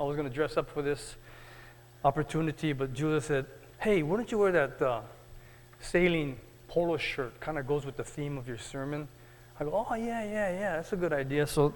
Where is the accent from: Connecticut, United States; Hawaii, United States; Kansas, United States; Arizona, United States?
Hawaii, United States; also born or lived in California; Growing up in Hawaii with all the water around us, we just loved the ocean.